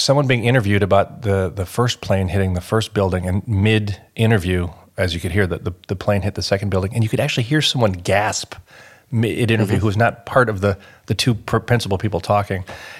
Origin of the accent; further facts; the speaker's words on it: United States; accent: American; And you can tell from my accent that I'm American, right?